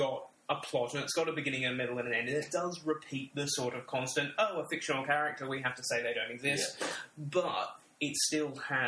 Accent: Glasgow, Scotland, United Kingdom; I'm Glaswegian, but Fraser does an Edinburgh accent. And so I sounded nothing like him, and I felt very bad about that.

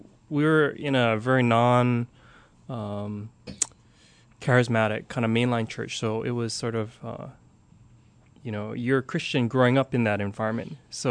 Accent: Nuuanu Valley, Hawaii, United States; So for me, born and raised, Nuuanu Valley.

